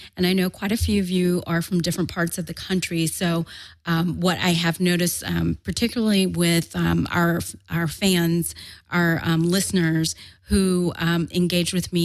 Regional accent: the South, United States; And then I'm from the South. I was raised by Southern parents, and one of the things that my Southern parents have taught me is that people who don't agree with you, they make you stronger.

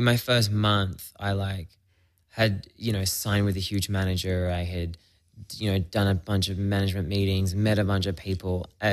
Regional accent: Australia; I grew up in an English household. So while okay. I grew up in Australia

